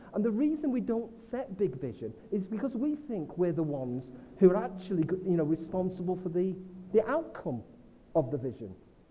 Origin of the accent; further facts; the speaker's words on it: England, United Kingdom; I come from North Northern England, so they have to be very simple.